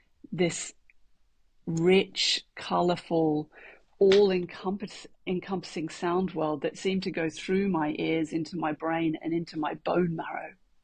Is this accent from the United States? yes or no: no; Australia; also born or lived in London, United Kingdom / Paris, France; I had studied initially in Australia, my home country, and continued studies in London and in Paris